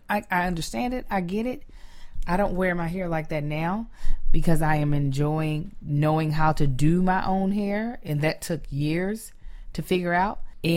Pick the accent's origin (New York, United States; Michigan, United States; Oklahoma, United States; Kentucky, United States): Kentucky, United States; especially I felt like growing up in Kentucky, black dudes had a preference to girls who had the hair like somebody that might be biracial